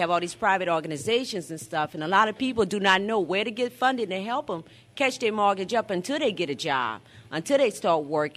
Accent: New Orleans, Louisiana, United States; I'm from New Orleans. I'm a nurse out in New Orleans

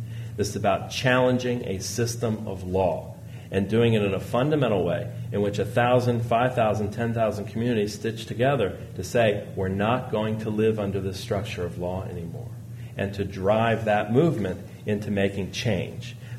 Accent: Alabama, United States; born there; I tell it because I was born in Alabama.

